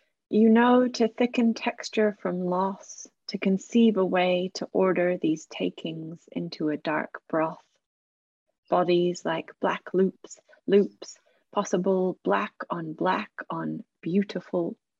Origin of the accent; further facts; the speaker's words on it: New Zealand; now in Melbourne, Australia; I'm from Aotearoa and so-called Australia, and recording this on the Wurundjeri country of the Kulin Nation in Nam in Melbourne.